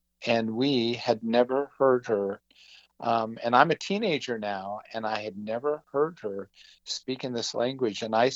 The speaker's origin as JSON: {"language": "English", "region": "Washington", "country": "United States", "tie": "born or raised there", "said": "So I'm a registered Yakima native, but I grew up on the Tulalip reservation."}